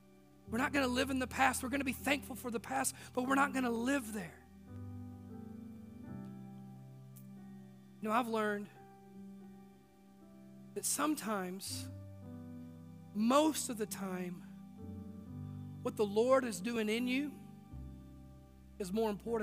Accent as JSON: {"language": "English", "region": "the South", "country": "United States", "tie": "born or raised there", "said": "That's what's called growing up in the South."}